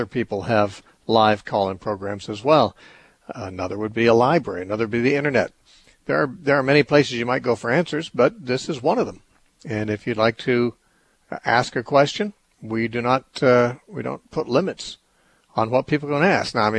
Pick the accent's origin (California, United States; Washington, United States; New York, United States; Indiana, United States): California, United States; Temecula; once a month, I hold a meeting in Temecula, which is my hometown, though I'm not here very many weekends.